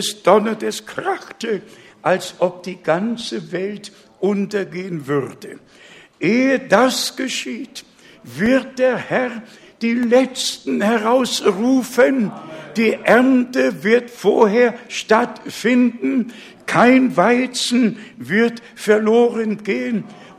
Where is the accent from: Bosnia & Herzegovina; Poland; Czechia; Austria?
Poland; Warmian-Masurian Voivodeship; born there; Ich bin ja auf der Landwirtschaft geboren, habe ich auch schon einige Male gesagt, ungefähr auf halbem Wege zwischen Danzig und Königsberg.